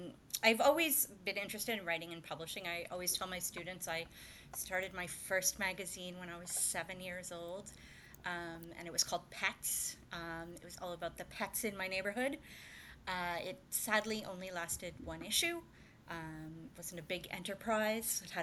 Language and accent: English; Edmonton, Alberta, Canada; I grew up in Edmonton, and I studied journalism.